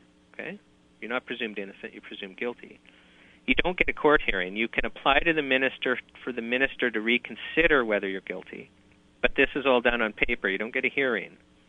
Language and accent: English; Canada; as a Canadian, I've always just taken my rights for granted.